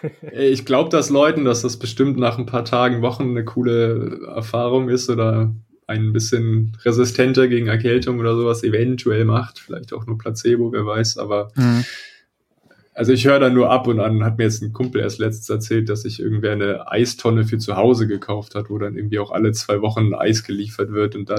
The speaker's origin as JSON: {"language": "German", "region": "Berlin", "country": "Germany", "said": "Also ich komme ja aus Berlin und dem Raum da."}